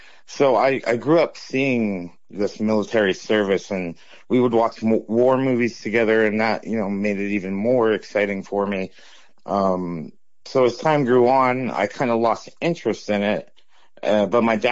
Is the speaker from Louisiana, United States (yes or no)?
no; Hughesville, Pennsylvania, United States; So there's a lot of farming communities around Lanesport, and I grew up from one in Hughesville.